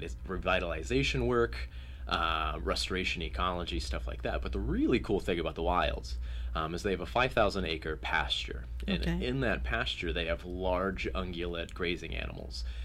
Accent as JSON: {"language": "English", "town": "Mount Gilead", "region": "Ohio", "country": "United States", "tie": "born or raised there", "said": "So I grew up in Mount Gilead."}